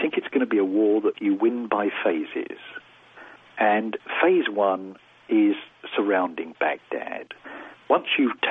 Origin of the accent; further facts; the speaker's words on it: United Kingdom; It's not my job to do that, being British.